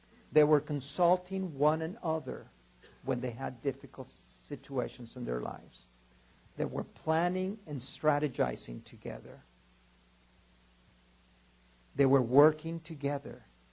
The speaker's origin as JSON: {"language": "English", "town": "Ciudad Juárez", "region": "Chihuahua", "country": "Mexico", "tie": "born or raised there", "said": "As I told you, I was born and raised in Juarez."}